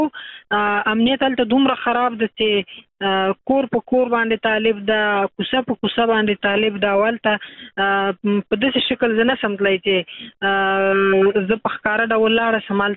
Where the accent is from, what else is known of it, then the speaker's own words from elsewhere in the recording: Afghanistan; مونږ افغانان یو، دا باید نو وای چې دا زما خپل ولایت ده